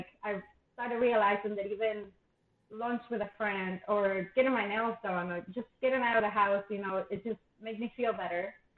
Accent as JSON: {"language": "English", "country": "Mexico", "tie": "born or raised there", "also_born_or_lived": "United States", "said": "I'm born and raised in Mexico. I went to college. I grew up in a border city with Texas. So the United States was like my backyard growing up."}